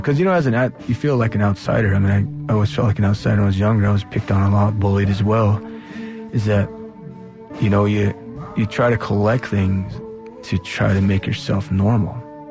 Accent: United States; as a little Navajo boy growing up on the Navajo reservation

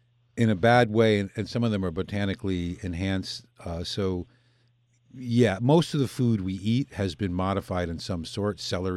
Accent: Connecticut, United States; I grew up in Connecticut. I know Connecticut corn, upstate corn, Jersey corn.

